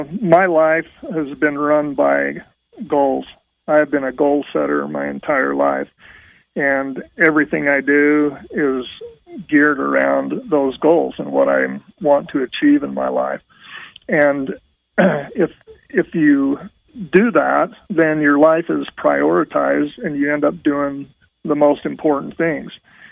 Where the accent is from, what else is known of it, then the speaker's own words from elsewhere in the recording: Utah, United States; You know, when we grew up in Utah, I think there was like 750,000 people is all that lived there.